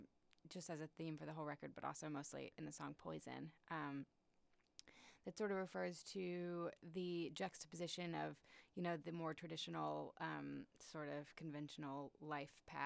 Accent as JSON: {"language": "English", "region": "Alabama", "country": "United States", "tie": "born or raised there", "said": "Waxahachie is a creek. I grew up on Waxahachie Creek in Alabama."}